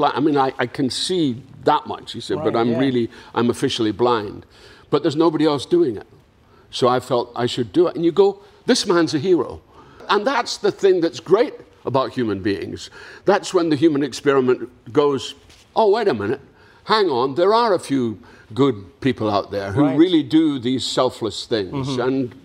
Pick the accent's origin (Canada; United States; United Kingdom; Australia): United Kingdom; Dundee, Scotland; I was back in my hometown of Dundee in Scotland